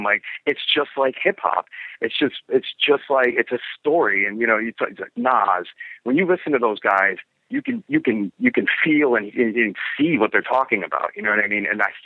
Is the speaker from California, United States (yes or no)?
no; Manhattan, New York, United States; You know, I grew up in Manhattan